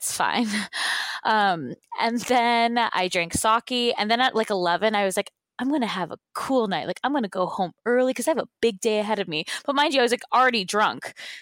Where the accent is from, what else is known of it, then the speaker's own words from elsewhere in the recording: California, United States; And we're from California.